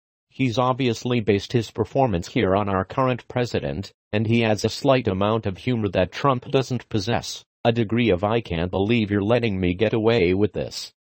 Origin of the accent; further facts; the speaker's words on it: Boulder, Colorado, United States; I grew up in Boulder, and as the years have gone on, my beloved hometown has transformed from an intellectual college town that embraced weirdness to an enclave for the rich, Beverly Hills by the Flatirons.